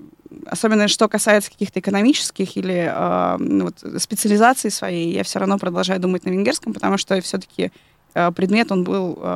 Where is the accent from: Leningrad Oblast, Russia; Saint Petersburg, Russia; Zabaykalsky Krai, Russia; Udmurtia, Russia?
Udmurtia, Russia; Izhevsk; Это все, конечно, да, происходит в Ижевске.